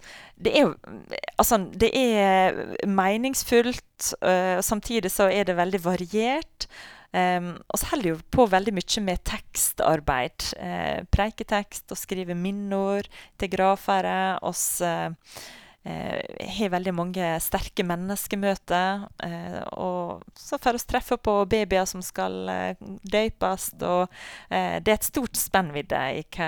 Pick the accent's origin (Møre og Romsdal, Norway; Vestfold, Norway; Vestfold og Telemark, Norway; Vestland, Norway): Møre og Romsdal, Norway; Valderøya; jeg vokste opp på Valdrøya, sammen med foreldrene mine og tre søsken. To brødre og en søster. Ja. Så der hadde jeg mine første gode år, og bodde der ganske lenge, og flyttet vekk når jeg studerte, og så flyttet jeg tilbake igjen til Valdrøya.